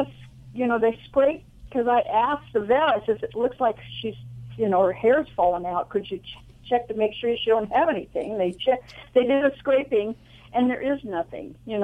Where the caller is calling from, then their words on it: Cayucos, California, United States; Actually, from Cayucas.